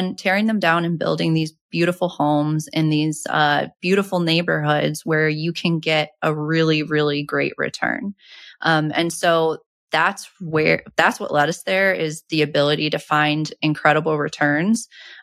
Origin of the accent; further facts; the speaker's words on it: Chicago, Illinois, United States; And we want to do this in our backyard, and we're from Chicago. Our majority of our portfolio is there.